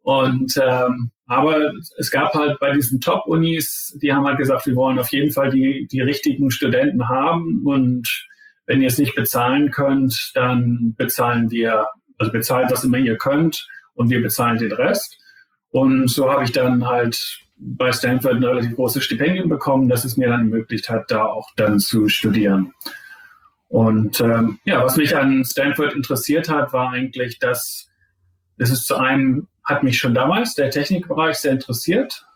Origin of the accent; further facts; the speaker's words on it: Zeven, Lower Saxony, Germany; Ja, also ich spreche jetzt nicht mehr so viel Deutsch heutzutage, aber es reicht noch für so ein Gespräch, denke ich, hoffe ich. Ich bin der Sohn von zwei Gymnasiallehrern in Zeven, das ist so halbwegs zwischen